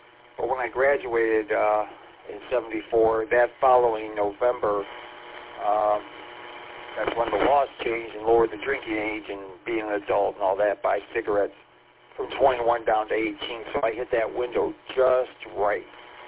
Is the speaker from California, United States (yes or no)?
no; St. Clair Shores, Michigan, United States; How many times I grew up in St. Clair Shores and how many times I had to party, out in Wayne Westland area